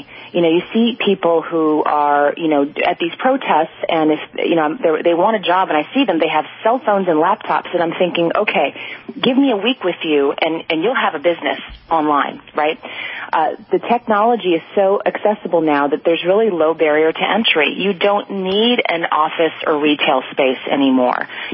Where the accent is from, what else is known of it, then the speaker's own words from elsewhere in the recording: Monroe, Connecticut, United States; now in Los Angeles, United States; Well, I grew up in Monroe, Connecticut, actually. I live in L.A. now because I'm more of a beach girl.